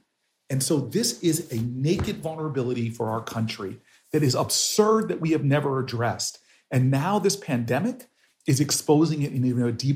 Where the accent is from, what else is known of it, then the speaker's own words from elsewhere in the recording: New Jersey, United States; and you know that I'm a Democrat from New Jersey